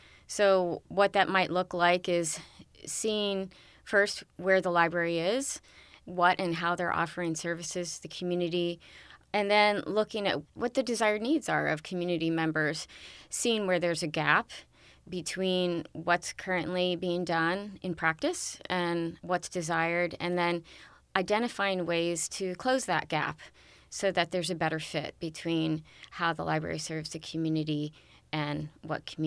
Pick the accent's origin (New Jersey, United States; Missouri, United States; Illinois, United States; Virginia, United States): Virginia, United States; Lorton; I come from Lorton, Virginia, which is about 30 minutes outside of Washington, D.C.